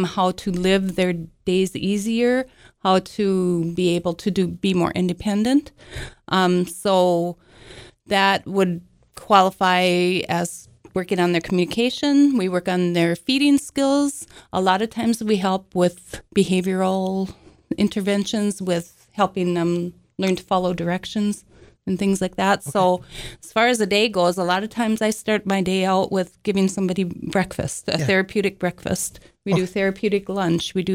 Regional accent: Jamestown, United States; I am from Jamestown originally, so I haven't moved very far in my life.

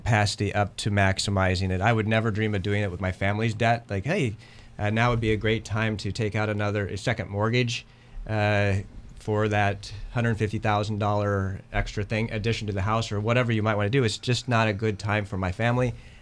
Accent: Iowa, United States; also born or lived in Washington; I grew up in Iowa, so I like the Kansas City Royals.

